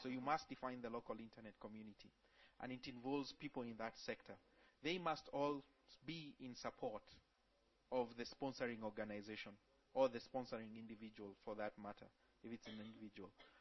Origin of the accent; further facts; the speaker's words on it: Kenya; Coming from, I come from Kenya, and here in Nairobi, the private sector is more aggressive than the government.